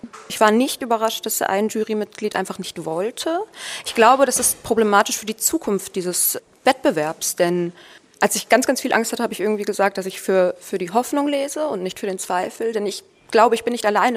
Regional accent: Bochum, North Rhine-Westphalia, Germany; ich komme aus Bochum.

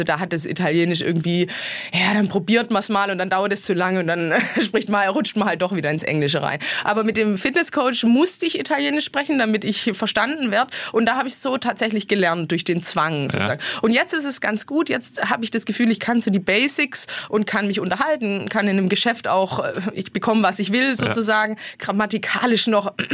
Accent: Stuttgart, Baden-Württemberg, Germany; also Stuttgart ist meine Heimat oder das Schwabenländle

